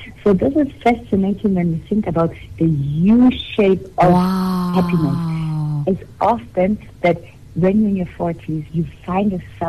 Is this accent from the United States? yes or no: no; Germany; now in South Africa; Since I came to South Africa, I discovered so much more about myself and what it meant growing up in Germany.